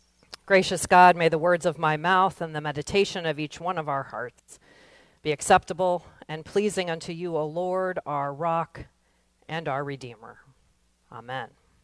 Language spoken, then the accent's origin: English; Nebraska, United States; One thing that is a constant, however, is the abundance of water in my home state.